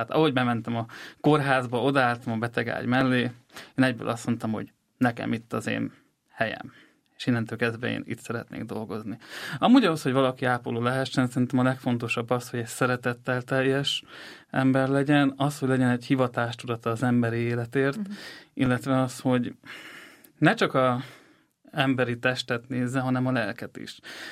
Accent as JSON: {"language": "Hungarian", "town": "Vác", "region": "Pest", "country": "Hungary", "tie": "born or raised there", "said": "Röviden magamról annyit szeretnék mondani, hogy Vácon születtem, báci lakos vagyok. Vácon is nevelkedtem föl."}